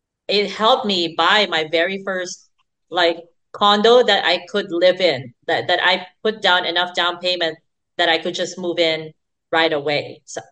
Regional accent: Philippines; I have limited exposure because I'm still a Filipino citizen, and so I'm limited to buying like Philippine stocks

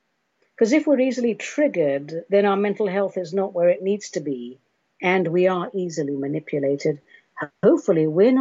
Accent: United Kingdom; Even though I'm British, I'm allowing the ecstasy.

